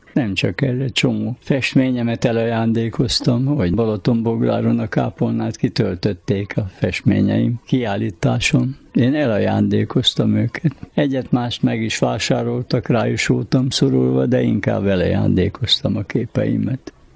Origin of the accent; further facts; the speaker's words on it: Hungary; born there; Nagyon szeretem ezt a hazát, ide születtem, és ízig vérig hazafiának érzem magamat